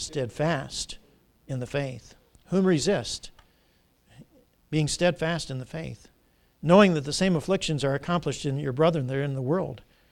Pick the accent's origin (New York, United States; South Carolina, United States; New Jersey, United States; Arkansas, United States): South Carolina, United States; Irmo; When I meet people in other places and they say, where are you from? I say Irmo, South Carolina. They look at me cross-eyed.